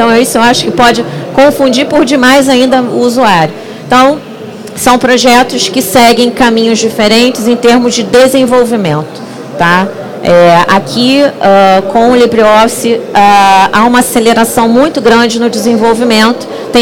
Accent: Rio de Janeiro, Brazil; sou do Rio de Janeiro

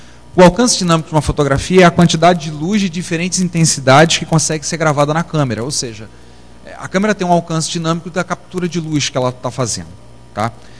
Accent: Rio de Janeiro, Brazil; born there; da Praia de Botafogo, coisa linda, né? o bairro onde eu nasci, no Rio de Janeiro

